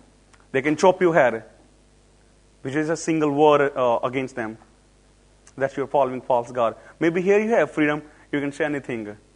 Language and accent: English; Pakistan; born there; It doesn't matter if I was born in Pakistan.